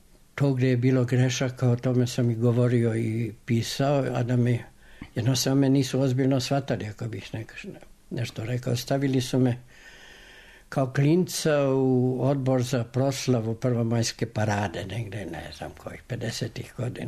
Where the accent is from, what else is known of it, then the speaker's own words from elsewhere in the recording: Zrenjanin, Vojvodina, Serbia; Ja sam rođen u Banatu. Ja kao dete, rođen sam do 1929. godine, nisam ni jedno jedino dete poznavao u današnjem Zrenjaninu, tadašnjem Velikom Bečkereku, u međuvremenu Petrovgradu, koje ne bi znalo srpski, nemački i mađarski, eventualno slovački, rumunski i romani.